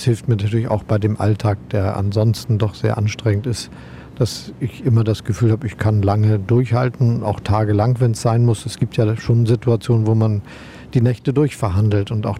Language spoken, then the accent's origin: German; Hamburg, Germany; also born or lived in Osnabrück; Denn ich bin genauso wie meine beiden Brüder in Osnabrück geboren worden. Aber ich habe schon ab meinem dritten Lebensjahr wieder in Hamburg gelebt, wo meine Eltern auch herkommen.